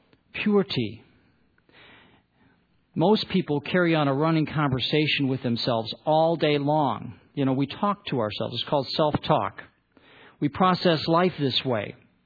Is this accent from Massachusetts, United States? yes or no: no; Detroit, Michigan, United States; I grew up in Detroit. My dad designed cars.